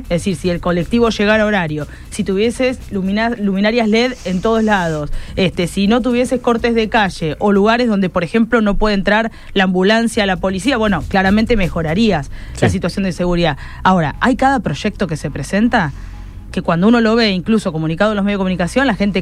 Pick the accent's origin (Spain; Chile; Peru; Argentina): Argentina; Rosario, Santa Fe; como rosarinos, en este caso soy concejala de la ciudad de Rosario